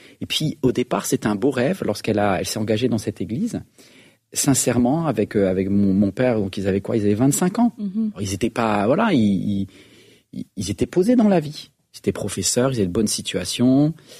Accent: Brittany, France; Mais nous, on vient de Bretagne. Donc là, je parle de blanc.

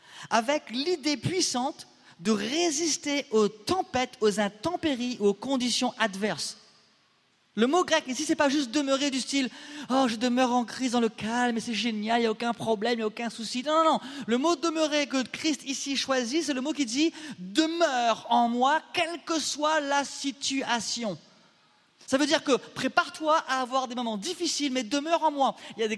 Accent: France; ils savent que je suis français.

